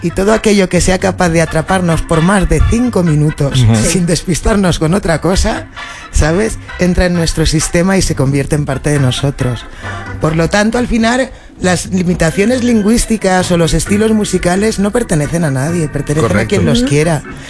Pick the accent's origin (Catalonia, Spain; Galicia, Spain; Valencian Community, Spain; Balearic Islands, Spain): Balearic Islands, Spain; Palma de Mallorca; Soy española. ¿De dónde? De Palma de Mallorca.